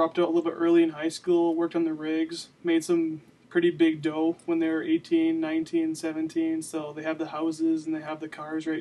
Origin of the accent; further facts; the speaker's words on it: Rocky Mountain House, Alberta, Canada; now in Lethbridge, Canada; back in my hometown of Rocky Mountain House, we used to always go water skiing and tubing.